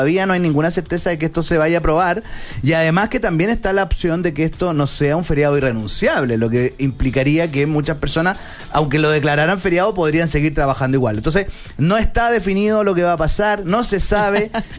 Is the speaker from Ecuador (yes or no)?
no; Chile; Creo que si nosotros como chilenos fuésemos personas productivas reales